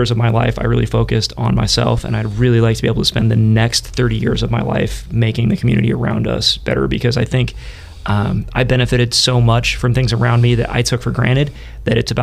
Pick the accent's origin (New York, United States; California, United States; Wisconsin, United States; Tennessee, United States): California, United States; Fresno; I was born and raised in Fresno, grew up out in the suburbs.